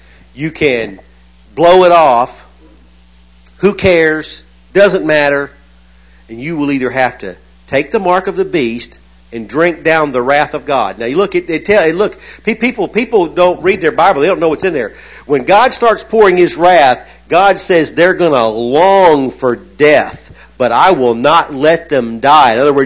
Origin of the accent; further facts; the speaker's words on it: the South, United States; Hey, look, I grew up in the South, y'all.